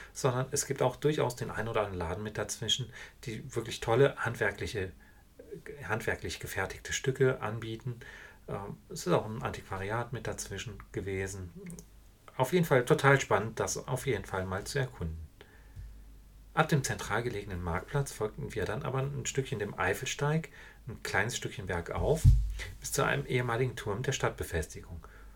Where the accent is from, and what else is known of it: North Rhine-Westphalia, Germany; born or raised there